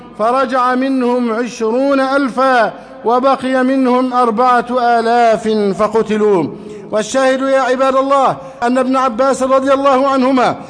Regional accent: Egypt; اللهم احفظ بلدنا مصر واجعله أمنا أمانا، سخاء رخاء، وسائر بلاد المسلمين

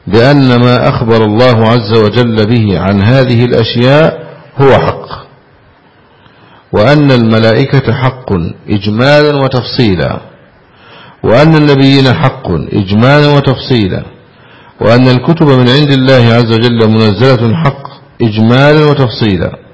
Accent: Egypt; هذا منظر من منظر الجهاد في بلدنا مصر

